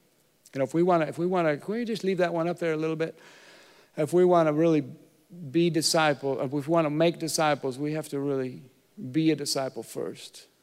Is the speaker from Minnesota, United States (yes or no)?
yes; Minnesota, United States; also born or lived in Costa Rica; I'm originally from Minnesota. And I used to play high school football. We played nine-man football for a few years.